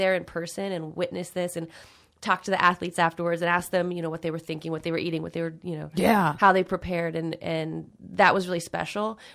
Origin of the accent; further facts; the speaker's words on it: Florida, United States; also born or lived in Pittsburgh; And I grew up in Florida and Pittsburgh in Florida